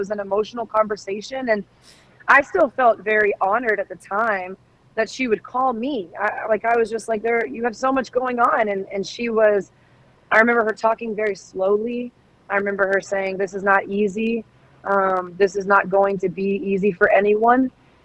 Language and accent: English; Georgia, United States; and I grew up in Georgia, so I went to Maya Moore's high school basketball games